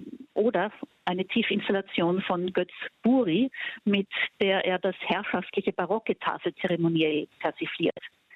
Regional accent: Austria; Bei uns in Österreich im Arbeitsalltag

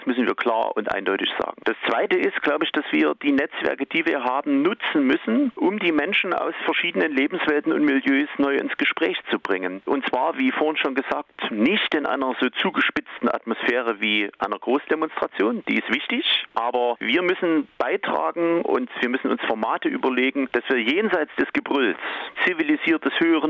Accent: Chemnitz, Saxony, Germany; born there; ich komme selbst aus dem Osten, ich bin in Karl-Marx-Stadt geboren

